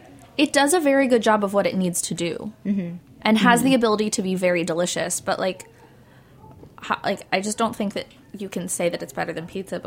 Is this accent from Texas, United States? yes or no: no; Baltimore, Maryland, United States; I grew up in Baltimore, where the bagels are face-sized and quite fluffy, with a good crunch on the outside and then a really fluffy interior.